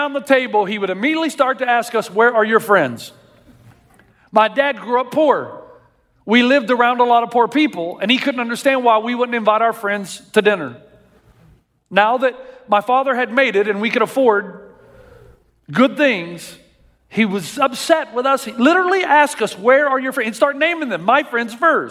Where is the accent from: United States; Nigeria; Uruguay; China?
United States; Tennessee; I grew up in Tennessee.